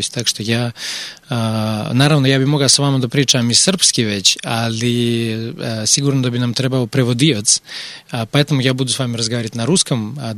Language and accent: Russian; Montenegro; Папа у меня из Черногории солнечной, мама у меня из Сербии, из Косово, поэтому я серб из Черногории.